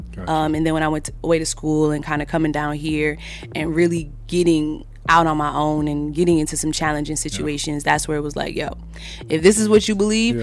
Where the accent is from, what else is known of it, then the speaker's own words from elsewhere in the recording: New York, United States; now in Nashville, United States; I'm originally from New York. Mm-hmm. Came down to Nashville.